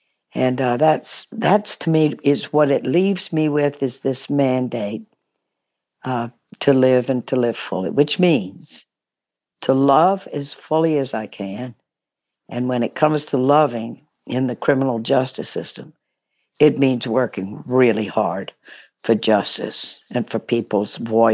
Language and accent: English; Baton Rouge, Louisiana, United States; Grew up in Baton Rouge, Louisiana.